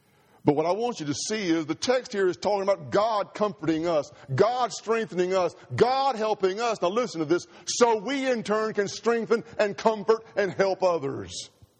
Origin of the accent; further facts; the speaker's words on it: Mississippi, United States; I told you about the isolation I had growing up in Mississippi. I felt totally alone.